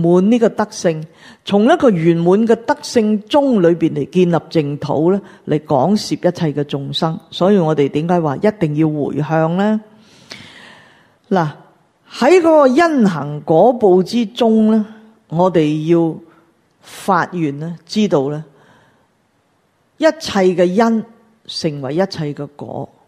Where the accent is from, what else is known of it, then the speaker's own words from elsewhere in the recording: Hong Kong; 净系理住我哋系香港人，我哋香港好威帅，有咩唔威啊？我哋香港人点威啊？